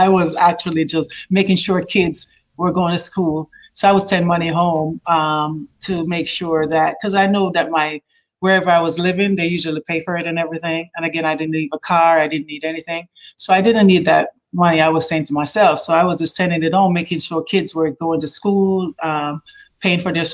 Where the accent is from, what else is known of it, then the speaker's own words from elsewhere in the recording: Jamaica; I'm alone. I'm from Jamaica, you know, a small island. I didn't have a lot of warm clothes.